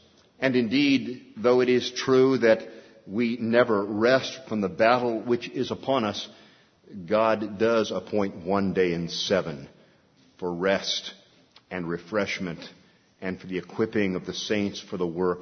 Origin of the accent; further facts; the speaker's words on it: California, United States; I said I was a child of the 60s. Growing up in Southern California.